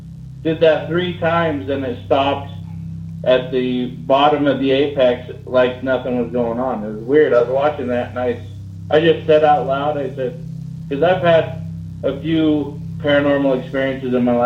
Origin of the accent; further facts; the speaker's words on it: Gillette, Wyoming, United States; Well, I'm calling from Gillette, Wyoming. That's where I'm from.